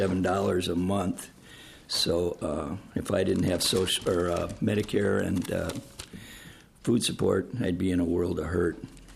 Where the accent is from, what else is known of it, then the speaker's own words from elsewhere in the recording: Northfield, Minnesota, United States; I'm from Northfield, Minnesota